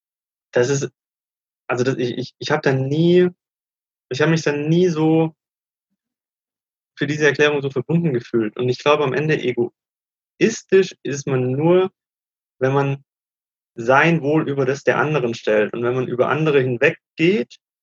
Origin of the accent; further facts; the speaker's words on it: Germany; wir sind halt in Deutschland aufgewachsen